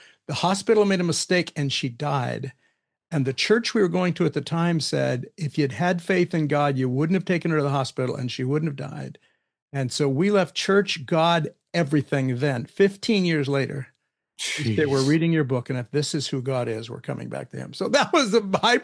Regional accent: California, United States; I grew up in the Central Valley where we do have starlings

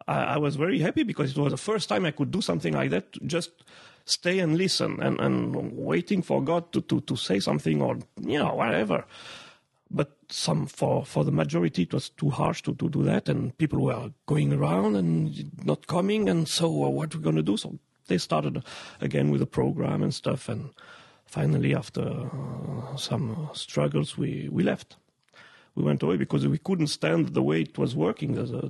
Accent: Romandy, Switzerland; English is a second language; I'm come from the French speaking part of Switzerland

